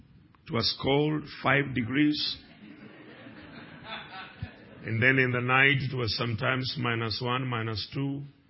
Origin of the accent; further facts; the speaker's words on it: Kenya; I want you to know that I come from Africa, Kenya.